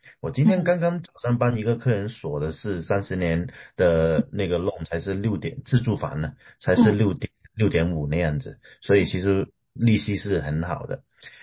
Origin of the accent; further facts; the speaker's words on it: China; now in United States; 在西雅图也好，在美国也好，那就是不像说我们中国人很多可能说啊，我可以 all cash 买或者怎么样